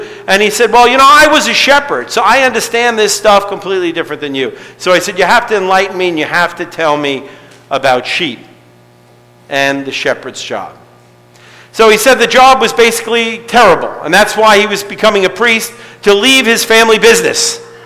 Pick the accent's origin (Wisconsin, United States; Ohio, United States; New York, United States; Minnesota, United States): New York, United States; Staten Island; I grew up in Staten Island, and although we had some wildlife, we did not have many sheep